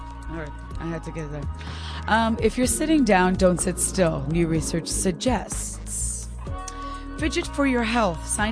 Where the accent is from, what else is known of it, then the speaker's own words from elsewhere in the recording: Canada; I'm Canadian.